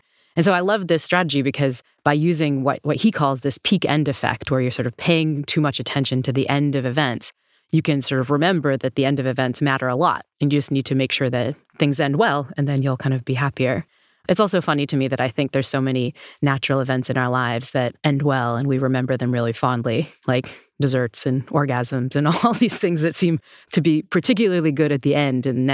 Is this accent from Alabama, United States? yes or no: no; New Haven, Connecticut, United States; We have a few restaurants in my hometown in New Haven that when they bring the bill, they'll bring you like a little candy or some Swedish fish or something.